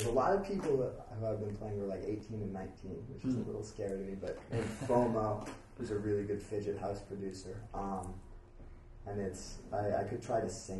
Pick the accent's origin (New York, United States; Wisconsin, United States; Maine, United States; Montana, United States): Maine, United States; Cape Elizabeth; I'm from Cape Elizabeth, Maine, which is in the United States. It's a small town of like 8,000 people. It's really small.